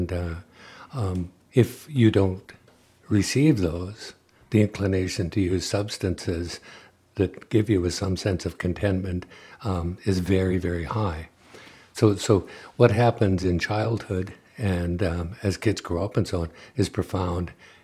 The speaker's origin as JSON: {"language": "English", "town": "Victoria", "region": "British Columbia", "country": "Canada", "tie": "born or raised there", "said": "I grew up in Victoria"}